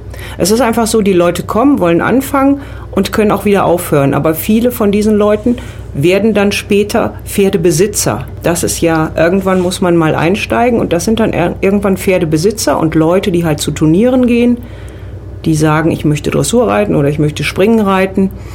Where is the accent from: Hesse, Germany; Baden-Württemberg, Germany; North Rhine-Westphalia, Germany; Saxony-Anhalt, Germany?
North Rhine-Westphalia, Germany; Wie man das vielleicht etwas hört in meiner Aussprache, ich komme aus dem Rheinland, bin also nicht hier aus Baden-Württemberg. Ich bin hier runtergezogen